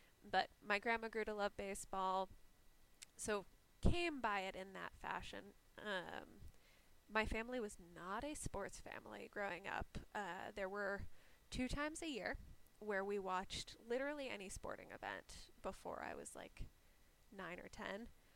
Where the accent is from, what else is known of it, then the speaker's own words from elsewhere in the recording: California, United States; so I guess I grew up in the Bay Area primarily, and we moved in 2001